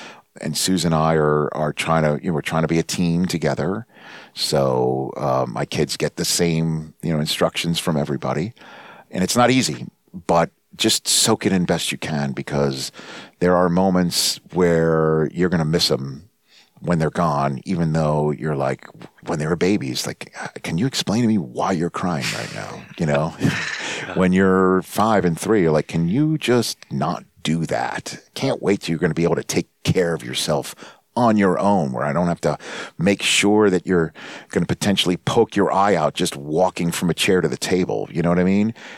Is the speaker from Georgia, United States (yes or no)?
no; New York, United States; now in Los Angeles, United States; We're two East Coasters. She's from Boston. I'm from New York.